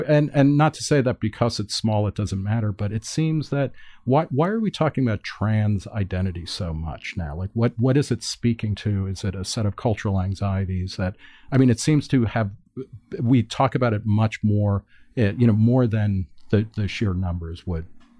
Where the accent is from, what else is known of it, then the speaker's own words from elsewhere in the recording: New Jersey, United States; And I grew up in New Jersey in the 70s where Renee Richards, who had been a dentist who wanted to join the women's professional tennis tour.